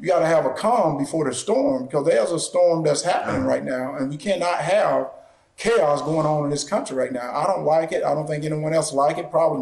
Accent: the South, United States; And the reason I say that, and don't get upset with me, I grew up in the South.

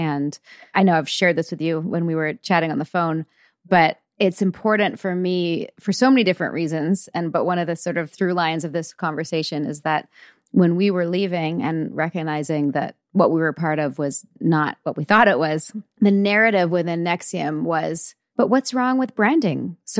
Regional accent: Canada; Wait, I'm Canadian.

